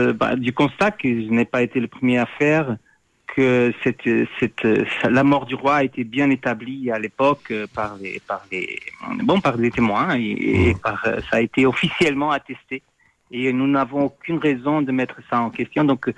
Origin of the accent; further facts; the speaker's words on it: Lisbon, Portugal; Moi aussi, je viens de Lisbonne et j'ai grandi avec ces anecdotes